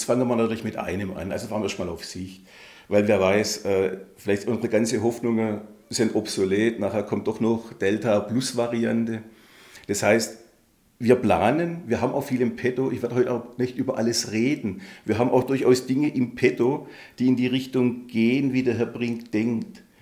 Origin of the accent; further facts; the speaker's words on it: Baden-Württemberg, Germany; als Schwabe kostet es bislang nichts.